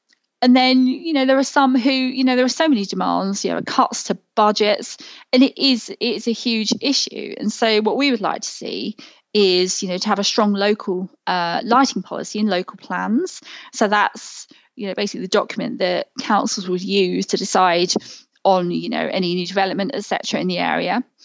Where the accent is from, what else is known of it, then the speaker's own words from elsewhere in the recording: London, United Kingdom; I've grown up in a lit country. You know, I'm used to lighting, like I say, growing up near Heathrow.